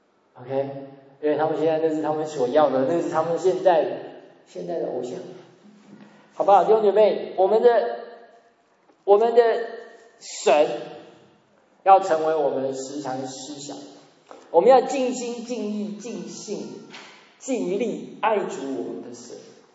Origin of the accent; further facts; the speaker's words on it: China; 我们中国人的老天爷的观念，称神为天